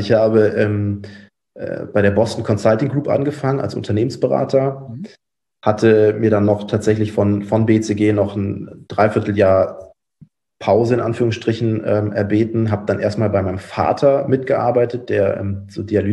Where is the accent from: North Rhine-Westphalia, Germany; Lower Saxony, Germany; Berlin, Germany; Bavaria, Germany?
North Rhine-Westphalia, Germany; Cologne; bin tatsächlich in Köln geboren, aufgewachsen. Meine Eltern sind dann nach dem Studium irgendwann Richtung Köln. Und ich bin in Köln aufgewachsen, in Köln-Borz, also rechtsrheinisch schön